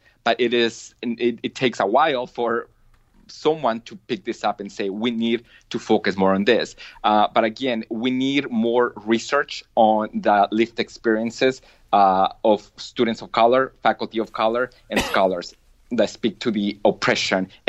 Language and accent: English; Mexico; because of my accent, my skin color, and being Mexican, how people engage with me in those spaces